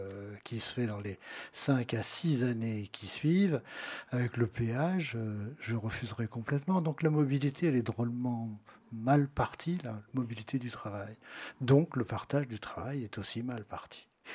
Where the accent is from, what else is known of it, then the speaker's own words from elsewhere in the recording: Rouen, Normandy, France; je suis de Rouen